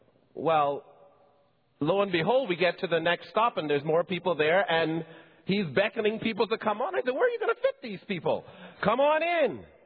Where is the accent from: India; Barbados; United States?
Barbados; even though I'm from Barbados and used